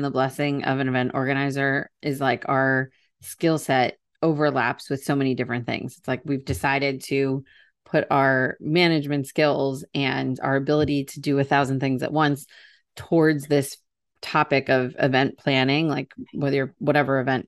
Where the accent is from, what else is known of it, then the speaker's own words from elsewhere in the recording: Ohio, United States; And I grew up in Ohio.